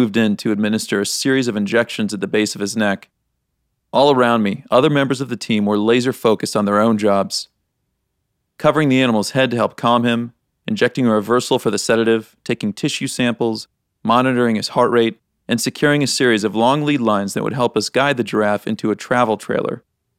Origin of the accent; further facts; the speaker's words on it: Kansas, United States; Growing up in Kansas, I spent my days flipping rocks in a creek, climbing trees, and constantly running my hands through leaves and dirt, always looking for wild animals in the woods near my house.